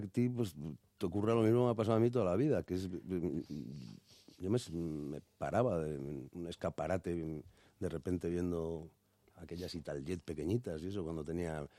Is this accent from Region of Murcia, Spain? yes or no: no; Zahara de los Atunes, Andalusia, Spain; yo soy de Zara Los Atunes